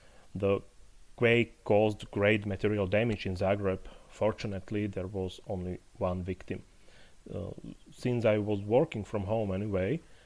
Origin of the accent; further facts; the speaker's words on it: Poprad, Prešov Region, Slovakia; staying in Slovakia, now in my hometown of Poprad, below the High Tatras, with my family and my puppy.